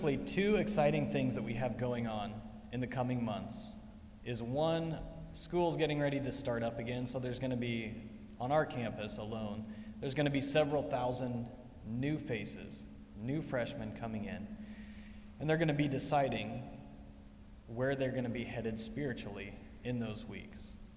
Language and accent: English; Wichita, Kansas, United States; now in Rose Hill, United States; So just quickly, I grew up in Wichita, and now my Kansas home is out in Rose Hill. So that's where we're from.